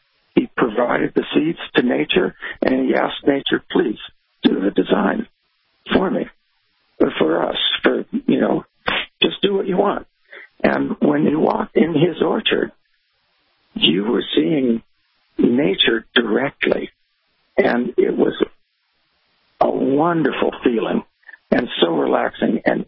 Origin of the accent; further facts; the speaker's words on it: Los Angeles, California, United States; And I didn't have any idea about the natural world when I grew up in Los Angeles.